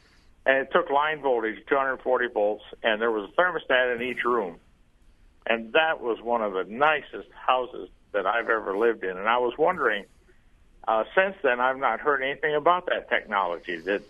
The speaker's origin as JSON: {"language": "English", "region": "Illinois", "country": "United States", "said": "I'm a transplant from Illinois, and all we've got basically down there is either electric or gas"}